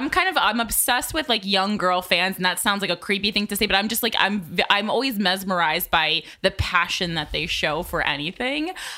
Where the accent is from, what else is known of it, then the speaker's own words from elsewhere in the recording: Union, New Jersey, United States; I'm from Union.